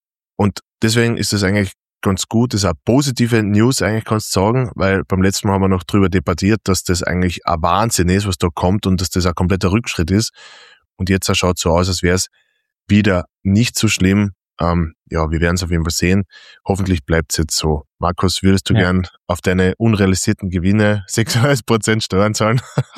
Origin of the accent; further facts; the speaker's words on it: Austria; Bei uns in Österreich ist es ja anders.